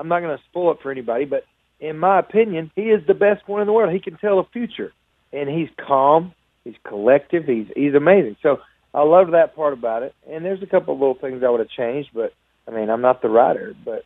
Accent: Alabama, United States; now in Nashville, United States; I grew up in Alabama and didn't really know songwriting was an option for me until people started saying, hey, you know, you should move to Nashville and pursue this.

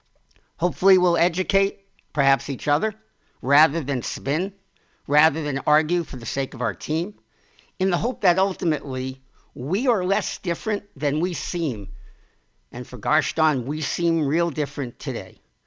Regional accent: Queens, New York, United States; I'm an American. We all are. And we'll talk about my background as we learn perspective, whenever someone says something, it's based on their experiences and their background over time. But basically, I come from a very lower middle class childhood in Queens, New York

